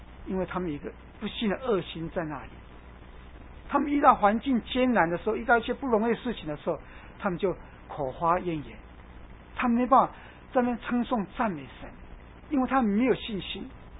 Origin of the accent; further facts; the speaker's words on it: China; 所以我们中国人说有句话说，种瓜得瓜